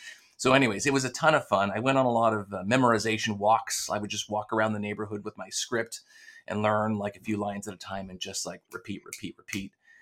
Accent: Canada; And so being Canadian, people want to Frenchify my name all the time

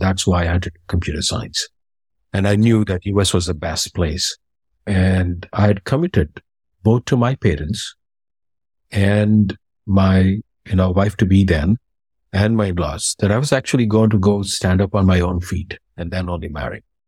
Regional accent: Vempalli, Andhra Pradesh, India; born there; English is a second language; So I was born in Andhra Pradesh as in Kadapa district in a town called Vempalli, to be very specific.

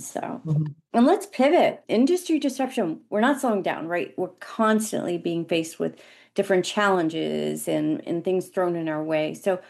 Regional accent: Northeast, United States; So years ago, so I'm from the Northeast, which means we talk super, super fast and we don't slow down. We don't breathe.

